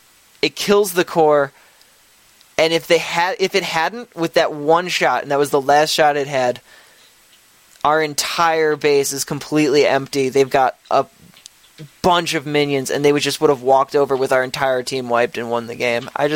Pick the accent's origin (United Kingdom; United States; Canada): Canada; Wow. Yeah, and I being Canadian